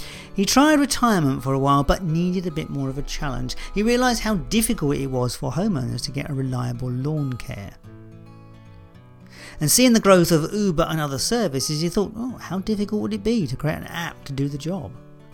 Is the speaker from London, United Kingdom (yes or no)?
yes; London, United Kingdom; now in Scotland, United Kingdom; I'm a Brit. You see, I've got complexity. I am a Londoner living in Scotland.